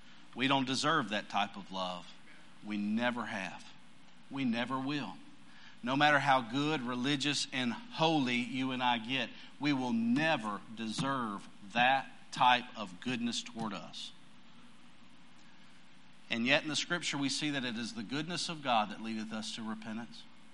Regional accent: Pensacola, Florida, United States; I'm from Pensacola. We like fish.

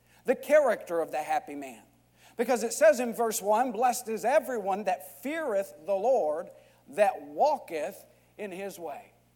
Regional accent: Texas, United States; As the guys I grew up around in West Texas might say, I ain't scared of nothing.

